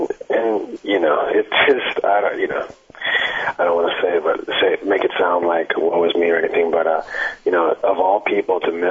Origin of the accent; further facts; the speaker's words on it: Canada; it's funny that I'm Canadian